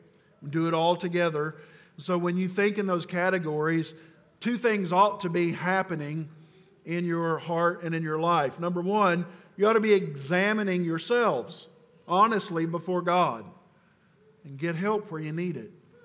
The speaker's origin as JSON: {"language": "English", "region": "Appalachia", "country": "United States", "said": "Mirror, I don't know how you say that. I'm from Appalachia. Mirror, I think."}